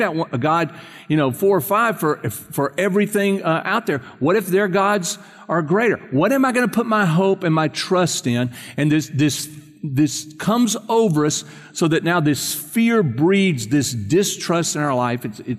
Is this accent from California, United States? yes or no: no; South Carolina, United States; moved away as an adult; now in Texas, United States; when I moved from South Carolina to Texas, and I knew my parents thought he'll probably never move back, and I haven't, you know, I've been here ever since then